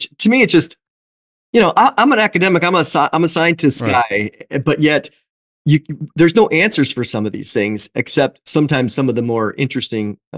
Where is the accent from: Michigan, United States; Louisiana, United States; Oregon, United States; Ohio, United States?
Oregon, United States; also born or lived in Washington; And then growing up in Oregon, you know, Oregon, Washington, that's where I grew up, and being out in the forest all the time, you hear the stories.